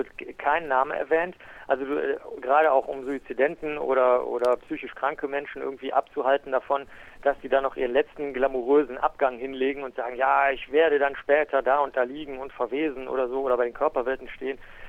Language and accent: German; Cologne, North Rhine-Westphalia, Germany; als Kölner etwas Großstädter